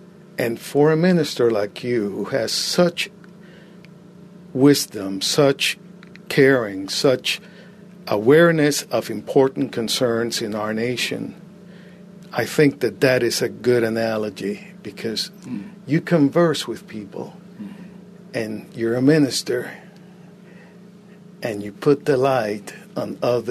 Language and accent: English; Cuba; I came from Cuba.